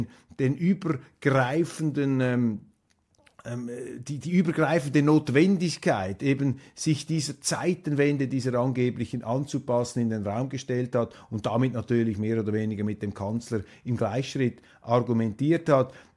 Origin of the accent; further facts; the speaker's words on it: Switzerland; Und für mich jetzt als Schweizer war etwas irritierend zu sehen